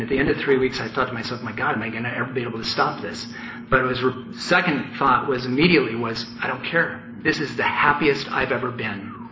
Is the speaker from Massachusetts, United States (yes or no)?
no; Portland, Oregon, United States; I grew up in Portland, and I was kind of a maybe upper middle class family.